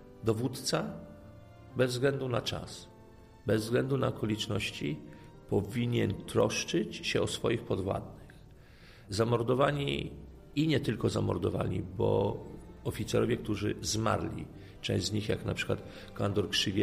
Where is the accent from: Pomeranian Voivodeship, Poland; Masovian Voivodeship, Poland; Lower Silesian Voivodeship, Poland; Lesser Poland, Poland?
Pomeranian Voivodeship, Poland; Gdynia; ja akurat pochodzę z tej dzielnicy, z Oksywia, i większość osób mnie zna